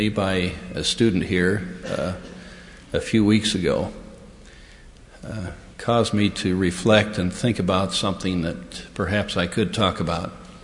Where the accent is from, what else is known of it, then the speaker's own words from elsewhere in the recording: Tooele, Utah, United States; I was born and raised in Tooele, as was mentioned.